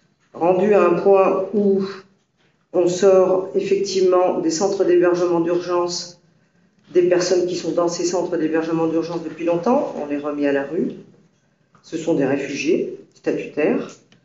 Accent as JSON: {"language": "French", "country": "France", "said": "Dans mon pays d'origine, je suis française"}